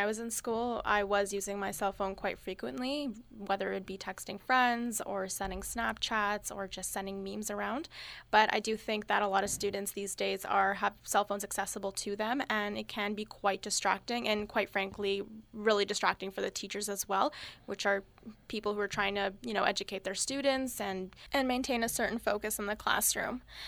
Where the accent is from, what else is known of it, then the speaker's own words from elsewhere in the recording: Pickering, Ontario, Canada; I'm originally from Pickering, Ontario, and for those of you who don't know what city that is the hometown